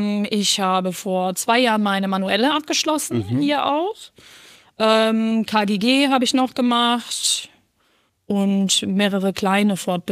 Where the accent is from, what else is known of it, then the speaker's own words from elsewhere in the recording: Rhineland-Palatinate, Germany; ich komme aus dem Hunsrück. Ich komme von ein bisschen weiter weg